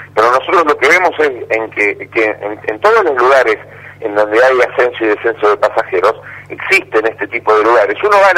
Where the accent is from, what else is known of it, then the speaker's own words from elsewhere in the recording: Rosario, Santa Fe, Argentina; somos todos los rosarinos en definitiva